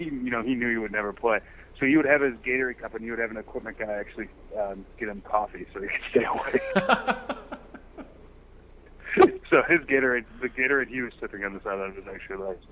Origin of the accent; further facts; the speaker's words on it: Chicago, Illinois, United States; And I have a soft spot for Thabo, growing up in Chicago